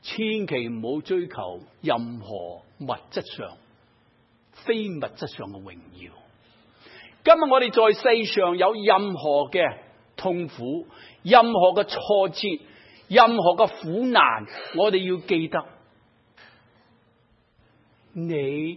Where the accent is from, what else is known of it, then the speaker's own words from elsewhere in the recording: China; 唔系话我哋中国人长衫马褂而可能啊